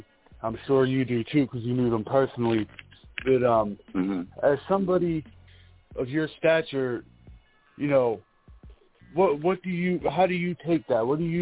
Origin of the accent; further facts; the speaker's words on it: Pittsburgh, Pennsylvania, United States; I'm from Pittsburgh.